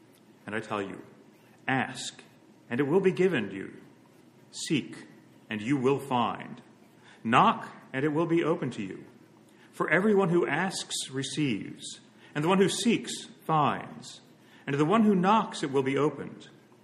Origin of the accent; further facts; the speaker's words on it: New Jersey, United States; When my brothers and I were growing up in South Jersey, we'd take turns saying grace before meals.